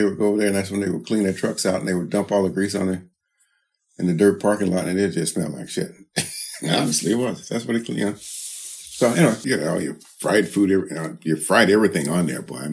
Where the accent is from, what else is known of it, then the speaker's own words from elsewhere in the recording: Toccoa, Georgia, United States; also born or lived in Monroeville, Alabama; I was probably 4 years old when we moved from Alabama, from Monroeville to Toccoa.